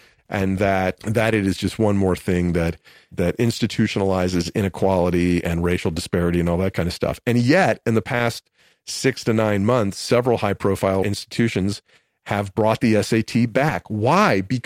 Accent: Atlanta, Georgia, United States; also born or lived in Memphis; at the time I was from, I came directly from Memphis, even though I grew up in Atlanta.

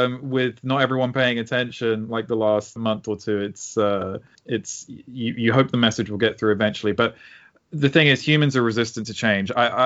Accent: United Kingdom; I'm from Britain.

